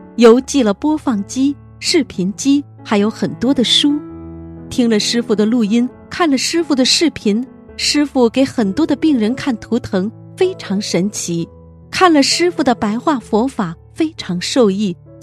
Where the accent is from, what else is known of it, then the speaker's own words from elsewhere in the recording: Heilongjiang, China; 我是黑龙江人，在内蒙工作。